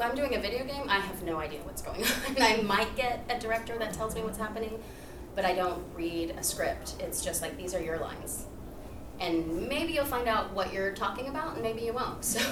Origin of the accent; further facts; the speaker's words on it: Oklahoma, United States; because we lived out in the country. Hence Ellie, I'm from Oklahoma.